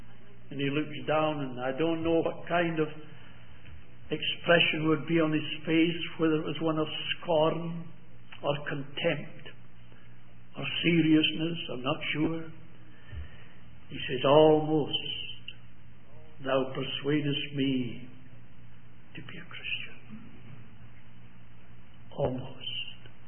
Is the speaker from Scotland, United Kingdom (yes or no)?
yes; Scotland, United Kingdom; I said to him, being a Scotsman, I'll answer your question by asking another one.